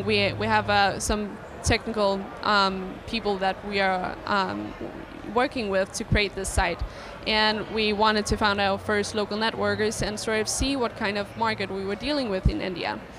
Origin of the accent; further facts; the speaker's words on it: Copenhagen, Capital Region of Denmark, Denmark; English is a second language; Yeah, I came from Copenhagen, Denmark.